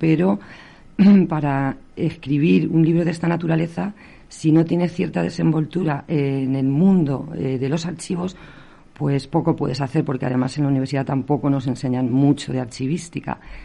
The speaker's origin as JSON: {"language": "Spanish", "town": "La Roda", "region": "Castilla-La Mancha", "country": "Spain", "said": "como española y sobre todo como rodense, haciendo un estudio de historia local"}